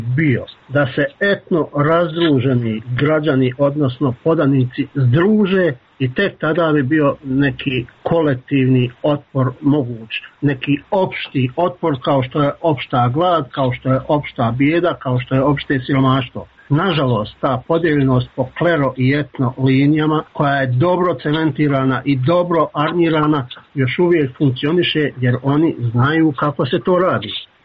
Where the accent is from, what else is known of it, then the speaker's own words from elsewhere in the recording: Bosnia & Herzegovina; znam da vam govorim kao Bosanac, da vam govorim kao onaj koga su bez njegove vlastite volje na ovom popisu pisali kao ostali.